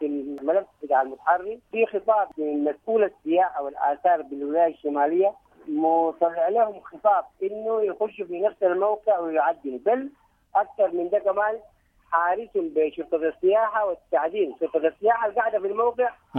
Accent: Gubbat Al Salim, Sudan; قرية قبة السليم هي قريتنا

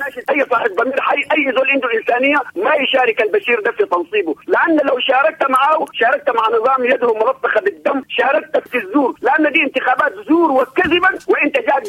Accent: Sudan; احنا كشعب سوداني

